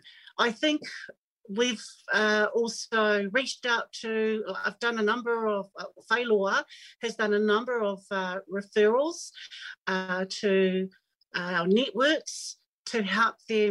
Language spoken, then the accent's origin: English; Wellington, New Zealand; Okay, so I'm Samoan Tongan, born and raised in Wellington. And I guess we've always been in community. So we grew up in the 70s and 80s.